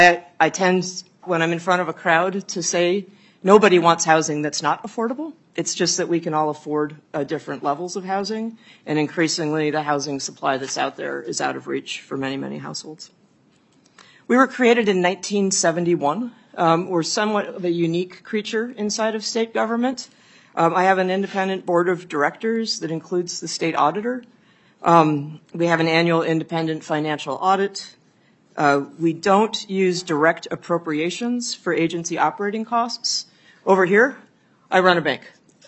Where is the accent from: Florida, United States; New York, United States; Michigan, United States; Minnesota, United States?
Minnesota, United States; Fridley; I grew up in Fridley.